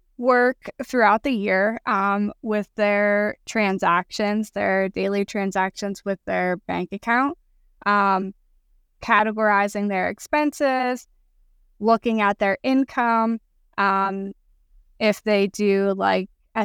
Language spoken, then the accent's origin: English; Pennsylvania, United States; So I grew up in Pennsylvania. I still live here.